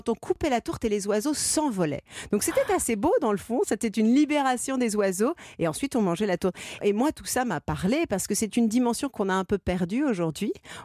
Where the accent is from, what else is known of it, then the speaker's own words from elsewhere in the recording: France; bien qu'étant née française